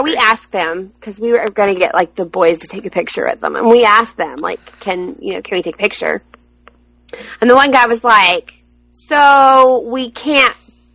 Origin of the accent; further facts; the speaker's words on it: Alabama, United States; because, you know, we're all from Alabama, so it was kind of cool that he took the time to come down there and talk to all the kids.